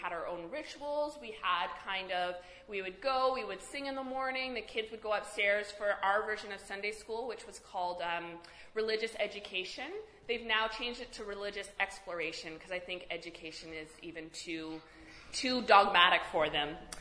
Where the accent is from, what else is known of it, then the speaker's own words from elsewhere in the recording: Halifax, Nova Scotia, Canada; So I was raised in the Unitarian Universalist Church in Halifax.